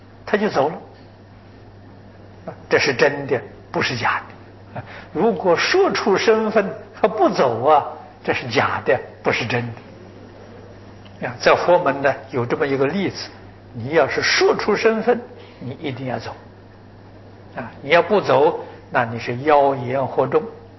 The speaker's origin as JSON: {"language": "Chinese", "country": "China", "said": "我们中国人造弥勒菩萨像呢，是造布袋和尚像"}